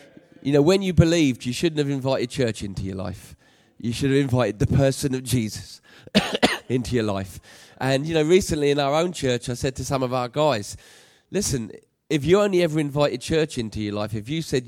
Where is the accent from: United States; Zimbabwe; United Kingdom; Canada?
United Kingdom; It's just the way I like to do it, maybe because I'm British. It's just the way we do it back in the motherland.